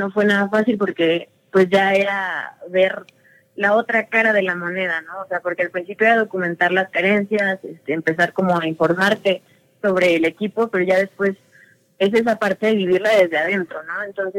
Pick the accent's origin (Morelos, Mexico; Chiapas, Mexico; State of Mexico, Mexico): State of Mexico, Mexico; Toluca; yo nací aquí en Toluca y aquí vivo desde que tengo memoria.